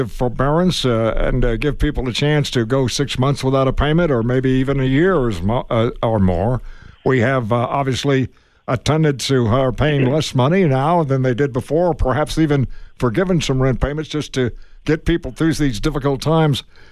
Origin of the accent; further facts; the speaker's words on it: Tucson, Arizona, United States; in my hometown of Tucson, Arizona, or any place that I would have an opportunity to make a choice between the two.